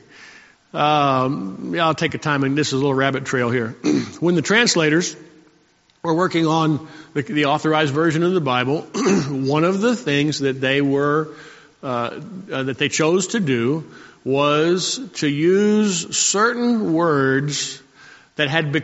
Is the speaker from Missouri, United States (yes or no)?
no; Salt Lake City, Utah, United States; And I come from Salt Lake City. I know a group up there that misuses it habitually.